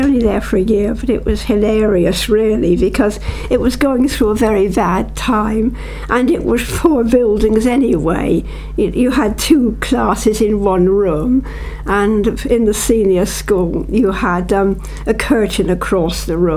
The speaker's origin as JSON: {"language": "English", "town": "Bristol", "region": "South West England", "country": "United Kingdom", "tie": "born or raised there", "said": "Well, I was born on the 29th of August 1929 in Bristol, and I grew up in Bristol. We moved around a bit, but it was nearly always in the Cotton area of Bristol."}